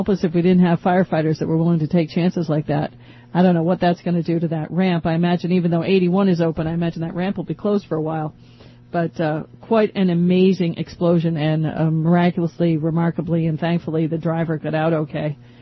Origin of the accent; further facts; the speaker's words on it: Maine, United States; basically I'm from Maine. And we have a couple of mountains.